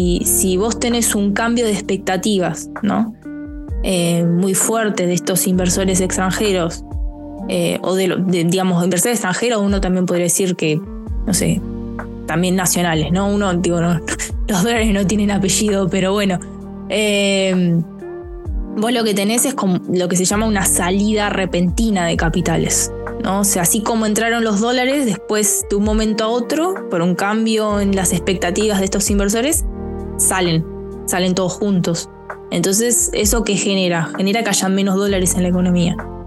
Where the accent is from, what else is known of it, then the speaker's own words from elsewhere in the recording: Argentina; lo que nosotros producimos como argentinos y que vendemos al resto del mundo